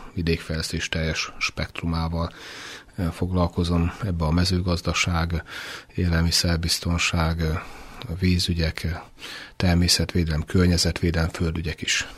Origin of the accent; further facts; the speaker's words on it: Karcag, Jász-Nagykun-Szolnok, Hungary; én 1963-ban születtem Karcagon, tehát karcagi nagykun családból származom, és jogászként végeztem 87-ben. Utána a szülővárosomba hazajöttem, és azóta is, hát egészen mostanáig ott élek, és nem is költöztem